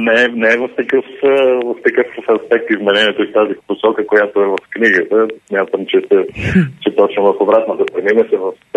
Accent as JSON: {"language": "Bulgarian", "town": "Sofia", "region": "Sofia City", "country": "Bulgaria", "tie": "born or raised there", "said": "роден съм в София, 63-та година, Завърших съм 35 училище в София"}